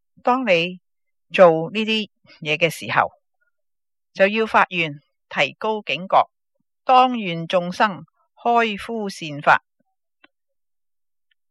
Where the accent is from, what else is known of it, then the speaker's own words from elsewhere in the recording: China; 呢、这个床呢唔同我哋中国人瞓觉嘅床